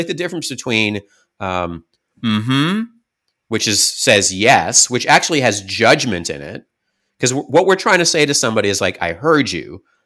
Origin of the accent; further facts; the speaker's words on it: Canada; now in United States; at least as a Canadian in the US, when you're not in the majority